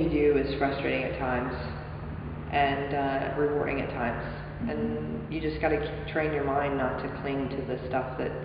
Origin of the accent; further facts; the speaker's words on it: Lemon Grove, California, United States; also born or lived in San Diego / Michigan / Idaho; I was born in San Diego, and I lived in a little town near there called Lemon Grove until I was, you know, like 13, I guess.